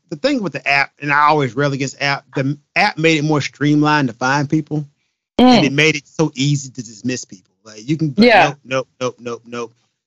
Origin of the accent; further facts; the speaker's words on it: Memphis, Tennessee, United States; I'm from the South. Memphis, Tennessee, right?